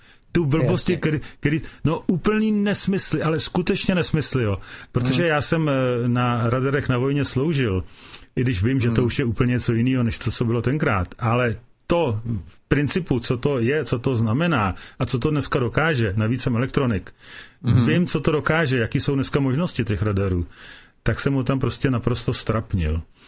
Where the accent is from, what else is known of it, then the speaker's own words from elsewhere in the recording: Plzeň, Plzeň Region, Czechia; protože jsem tady z Plzně, že jo, a ten radar měl být tady v Brdech kousek od Plzně.